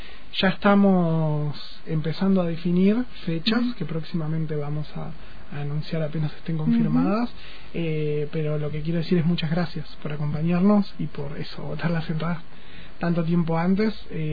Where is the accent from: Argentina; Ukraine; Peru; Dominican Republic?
Argentina; San Martín de los Andes, Neuquén; now in General Roca, Argentina; yo no soy de Roca, vine de San Martín de los Andes